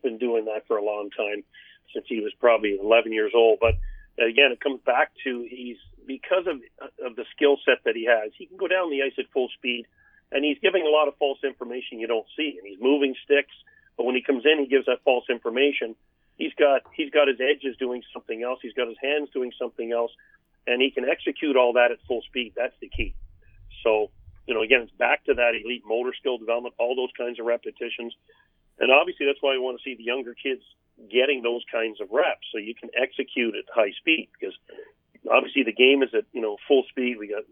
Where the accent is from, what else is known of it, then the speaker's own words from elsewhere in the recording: Sault Ste. Marie, Ontario, Canada; I grew up in Sault Ste. Marie, and I was doing cross-ice games at 5 in the morning through the week in the early 70s